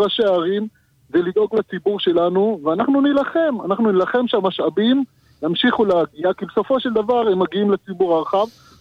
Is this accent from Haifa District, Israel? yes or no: no; Yeruham, Southern District, Israel; born there; now in West Bank; אני במקרה נולדתי בירוחם, ואני תושב יהודה שומרון הרבה מאוד שנים.